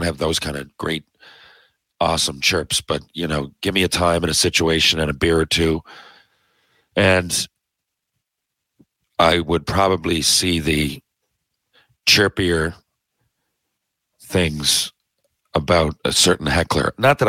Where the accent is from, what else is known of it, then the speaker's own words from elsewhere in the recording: Newfoundland and Labrador, Canada; You know, I'm some dude from Newfoundland that's got a mic